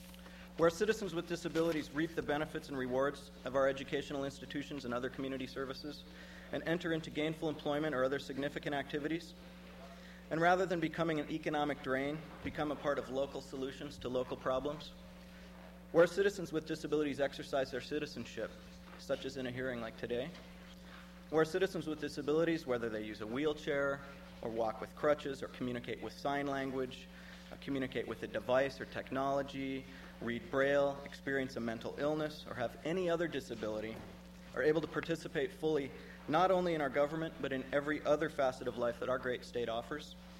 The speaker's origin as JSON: {"language": "English", "town": "Palmer", "region": "Alaska", "country": "United States", "said": "I'm from Palmer, Alaska"}